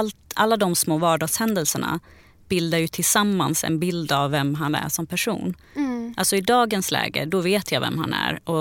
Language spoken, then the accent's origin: Swedish; Sandviken, Gävleborg County, Sweden; born there; also born or lived in Stockholm; för jag är född i Sandviken utanför Gävle. Men sen när vi flyttade till Stockholm så började min pappa köra nattaxi.